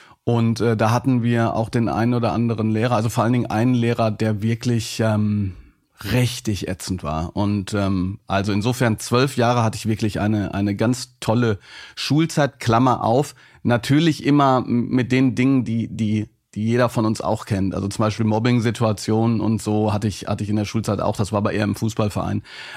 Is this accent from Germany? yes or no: yes; Hagen, North Rhine-Westphalia, Germany; Und ich bin in Hagen groß geworden.